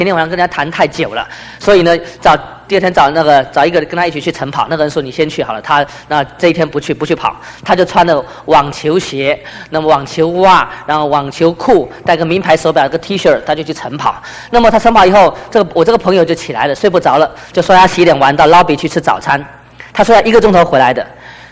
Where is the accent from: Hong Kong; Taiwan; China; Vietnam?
Taiwan; 那么我来自于台湾呢？